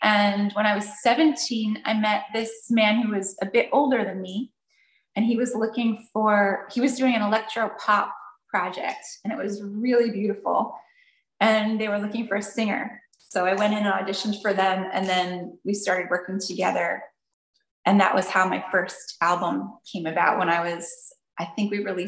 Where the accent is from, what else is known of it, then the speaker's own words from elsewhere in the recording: United States; So it was, for me as an American, where everything is pretty new, it was amazing to go to Europe and feel all the history.